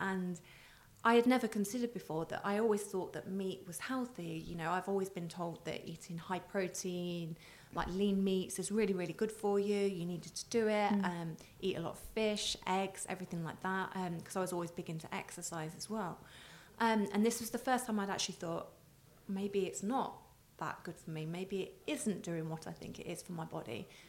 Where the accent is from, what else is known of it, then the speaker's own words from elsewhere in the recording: Midlands, United Kingdom; I'm from the Midlands, so like Leicester and Birmingham, it's quite easy there. But I live in a small town